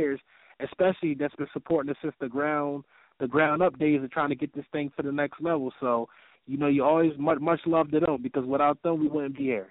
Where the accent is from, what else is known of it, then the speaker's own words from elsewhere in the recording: Philadelphia, Pennsylvania, United States; Of course, growing up in Philly, you know, you used to watch battles all the time.